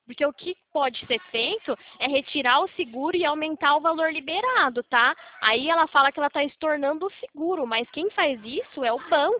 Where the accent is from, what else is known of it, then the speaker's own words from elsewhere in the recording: Limeira, São Paulo, Brazil; Sou de Limeira, São Paulo.